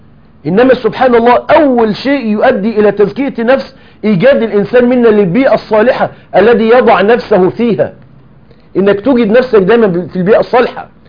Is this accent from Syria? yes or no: no; Egypt; كانوا دايما عندنا في مصر بيقولوا مثل كده